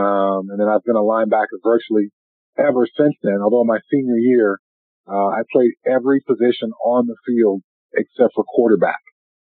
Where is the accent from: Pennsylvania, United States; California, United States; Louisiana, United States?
California, United States; Well, you know, I grew up in California, so I had a chance to play outside almost all year round.